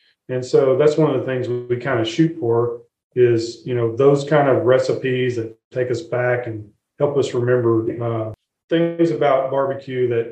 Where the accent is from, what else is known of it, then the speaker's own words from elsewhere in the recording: Texas, United States; And I grew up in East Texas.